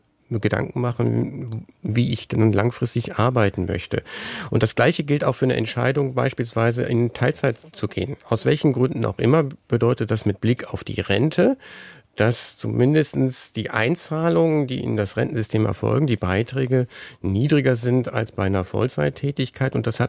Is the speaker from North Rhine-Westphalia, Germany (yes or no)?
yes; Cologne, North Rhine-Westphalia, Germany; Also ich bin ja Kölner.